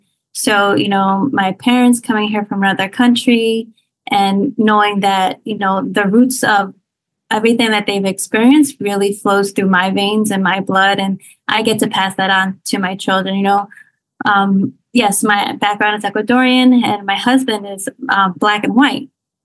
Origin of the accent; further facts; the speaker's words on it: New Jersey, United States; now in Philadelphia, United States; And so I'm in the Philadelphia area, but I'm actually born and raised in Jersey.